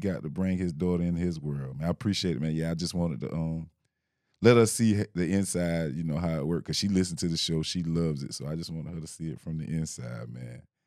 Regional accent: Philadelphia, Pennsylvania, United States; I'm from Philly, and I can't even say … ever watched … on a track.

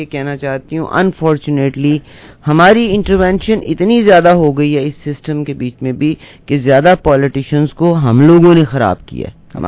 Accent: Pakistan; My only affiliation is with Pakistan, that is my first لو. میں نے تعلیم وہاں سے حاصل کی, میرا بچپن وہاں پہ گزرا, میری تمام بچپن کی یادیں اس جگہ سے وابستہ ہیں

